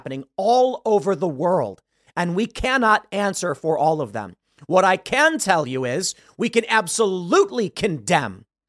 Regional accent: Chicago, Illinois, United States; I think I understand this because I grew up in Chicago.

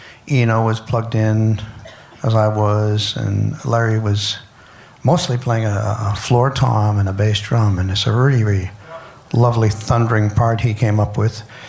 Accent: Canada; I'm Canadian.

